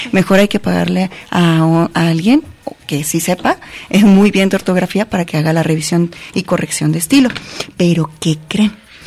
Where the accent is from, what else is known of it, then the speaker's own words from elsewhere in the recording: Guadalajara, Jalisco, Mexico; Yo escribí esta historia inspirada en la memoria del barrio donde crecí. Yo crecí por Oblatos, allá por el oriente de Guadalajara